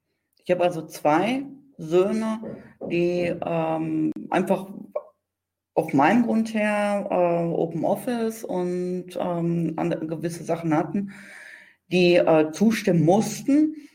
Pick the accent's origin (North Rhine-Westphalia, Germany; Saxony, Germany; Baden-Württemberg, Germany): North Rhine-Westphalia, Germany; Ich komme aus NRW